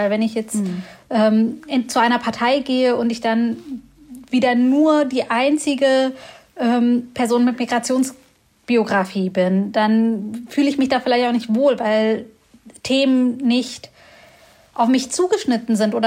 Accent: Göttingen, Lower Saxony, Germany; Ich bin ja aus Göttingen und das ist eine Studistadt mit sehr vielen jungen Menschen.

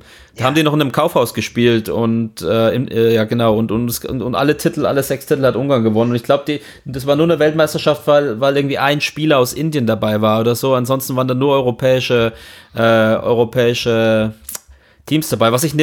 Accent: Bavaria, Germany; als Franke

